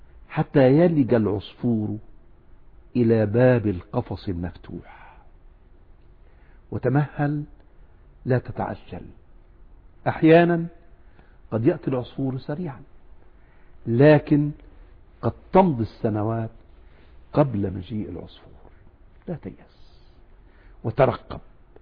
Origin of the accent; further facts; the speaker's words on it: Egypt; سافرت إلى قريتي، قرية بسيطة في جنوب القاهرة بنحو 100 كيلو، وأقربنا من الفلاحين البسطاء